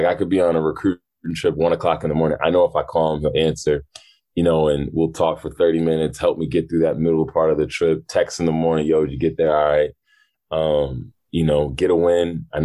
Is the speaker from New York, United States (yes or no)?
no; Amherst, Massachusetts, United States; Like, I grew up in Amherst, kind of time stopped in that town at the time.